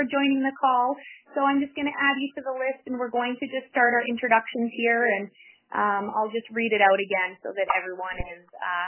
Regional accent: Whitehorse, Yukon, Canada; I'm from Whitehorse

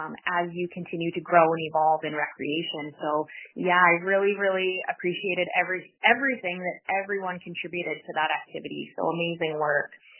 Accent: Whitehorse, Yukon, Canada; I'm from Whitehorse

